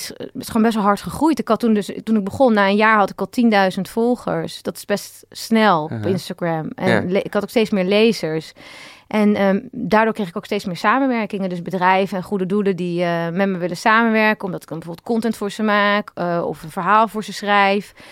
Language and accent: Dutch; Netherlands; Dus gewoon echt best wel een hele gemiddelde Nederlander.